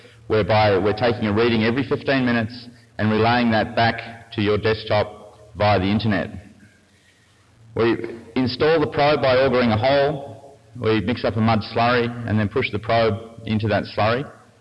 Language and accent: English; Australia; if you couldn't pick by the accent, I'm from Australia.